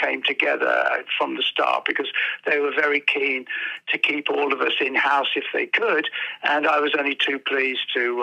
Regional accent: Birmingham, West Midlands, United Kingdom; And I remember growing up in Handsworth Wood.

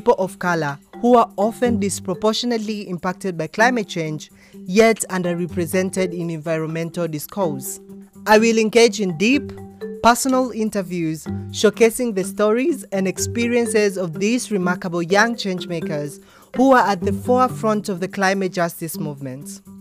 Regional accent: Tanzania; from Tanzania

